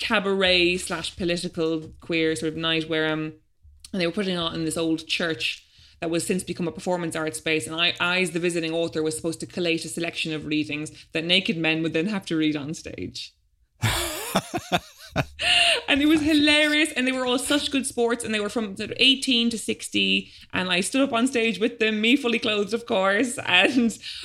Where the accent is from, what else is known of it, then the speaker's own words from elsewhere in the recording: Ireland; now in -; what do I actually have to say as an Irish adult, considering I've never had a real job there and I've never paid taxes there.